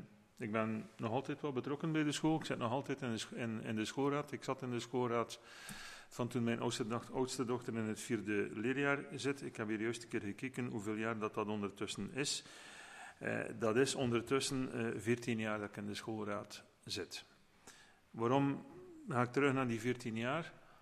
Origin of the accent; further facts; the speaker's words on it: Kortrijk, West Flanders, Belgium; ik ben afkomstig van Kortrijk, iedereen weet dat